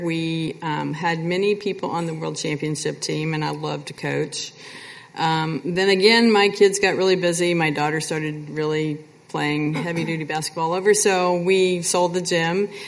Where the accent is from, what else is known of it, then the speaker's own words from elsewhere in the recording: Arlington, Texas, United States; I'm originally from Arlington, Texas.